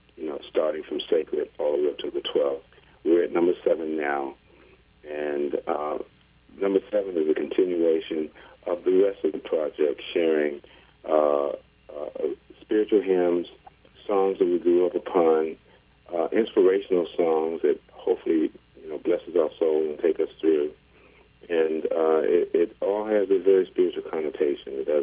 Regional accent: Washington, District of Columbia, United States; At the age of 15 in my hometown in Washington, D.C., I had a dream of playing this instrument

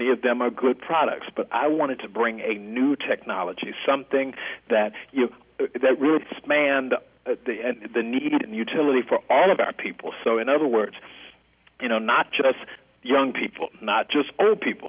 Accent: Fort Lauderdale, Florida, United States; I like to say I'm born and raised in Fort Lauderdale, Florida

